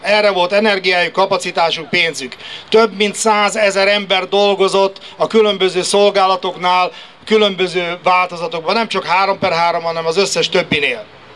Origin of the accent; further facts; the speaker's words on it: Hungary; szeretném elmondani, hogy magyar vagyok, magyarul beszélek, magyarul gondolkodom, magyarul számolok, magyarul álmodom, és magyarul szoktam szitkozódni.